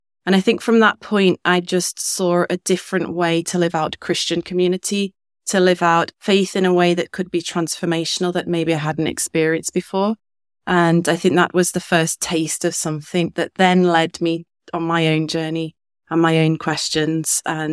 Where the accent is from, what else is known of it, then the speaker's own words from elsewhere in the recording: Liverpool, North West England, United Kingdom; also born or lived in India; So I'm from Liverpool originally, and I am currently working with refugees in Liverpool.